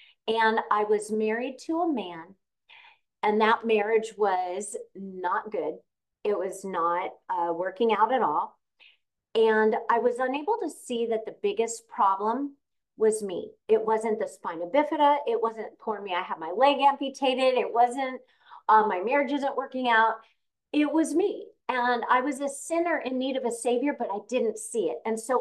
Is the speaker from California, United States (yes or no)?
yes; California, United States; I grew up in Southern California.